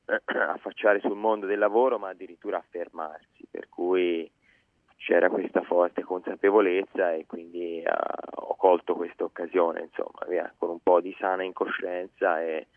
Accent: Montecarlo, Tuscany, Italy; now in Melbourne, Australia; io sono un toscano, nato e cresciuto sulle colline di Monte Carlo, in provincia di Lucca, tra Firenze e Pisa

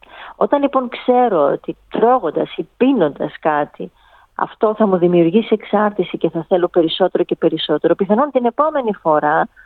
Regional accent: Greece; Ως Έλληνες την κουβαλάμε αυτή την νοοτροπία.

